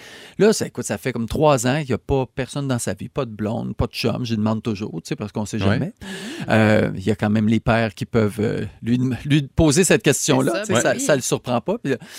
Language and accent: French; Mexico; French is a second language; moved away; Alors, tu viens d'où? Ben, je suis mexicaine. Depuis combien de temps tu es ici? Ben, ça fait comme 3 ans.